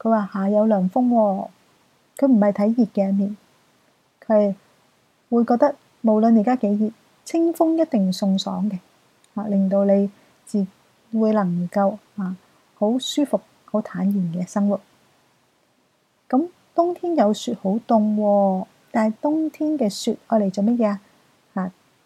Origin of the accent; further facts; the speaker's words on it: China; 咁我哋中国人有24个气节啦